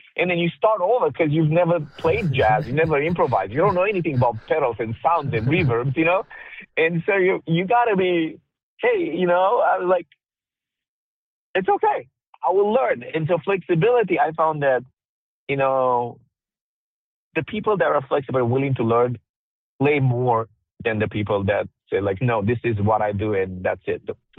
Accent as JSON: {"language": "English", "country": "Romania", "said": "My background, I'm from Romania, but ethnically I'm Romani or Gypsy."}